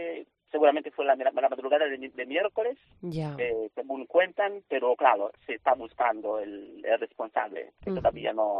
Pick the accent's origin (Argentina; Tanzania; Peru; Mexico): Tanzania; Spanish is a second language; moved away as an adult; now in Santiago; Yo soy de Tanzania, un país del este de África, ¿no? De sur de Tanzania.